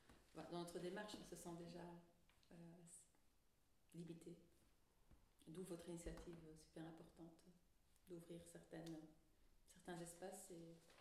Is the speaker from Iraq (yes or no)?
no; Berchem-Sainte-Agathe, Brussels, Belgium; born there; Quand j'ai fait ma nationalité belge, donc je suis née en Belgique à Berkem-Sataget, à l'hôpital français. Et donc à mes 18 ans, j'ai demandé ma nationalité belge